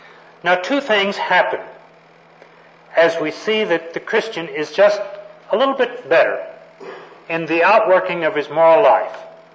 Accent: Texas, United States; also born or lived in California; As a young man, I grew up in Texas, and our church had a very specific list of do's and don'ts.

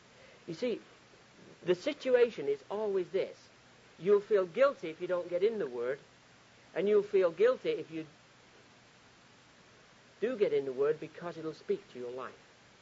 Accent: Scotland, United Kingdom; I was traveling from Scotland down to England, driving down from Scotland, which is where I come from, down to England

